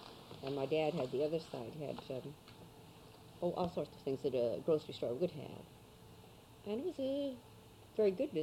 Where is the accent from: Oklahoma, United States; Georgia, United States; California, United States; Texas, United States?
California, United States; Fresno; born there; also born or lived in Selma; I was born in Fresno, but we were living in Selma at the time.